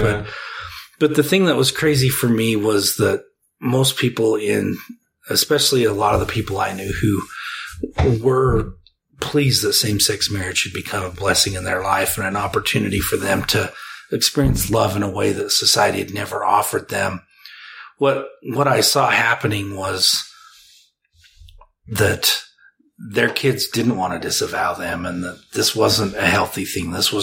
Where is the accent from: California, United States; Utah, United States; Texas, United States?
Utah, United States; And growing up in Southern Utah with the FLDS presence there, it completely made sense in that context.